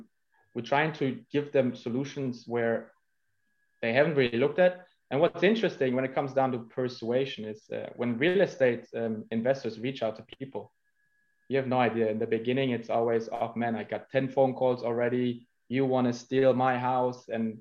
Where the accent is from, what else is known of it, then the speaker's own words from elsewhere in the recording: Germany; English is a second language; Debt, and I'm a German, right? I'm from Germany.